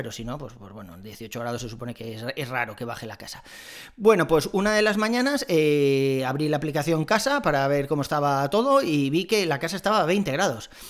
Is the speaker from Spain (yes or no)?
yes; Valencian Community, Spain; now in Madrid, Spain; ya sabéis que soy valenciano, aunque vivamos en Madrid desde hace 7 años ya